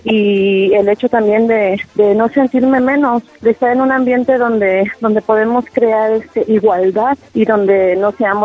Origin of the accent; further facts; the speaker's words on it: Tequisquiac, State of Mexico, Mexico; Yo soy de Tequisquiac, en el Estado de México.